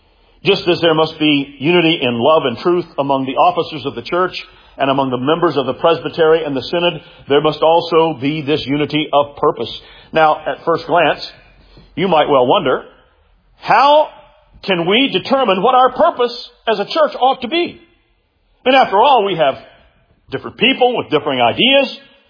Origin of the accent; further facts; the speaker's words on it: Columbia, South Carolina, United States; I mean, I grew up in Columbia.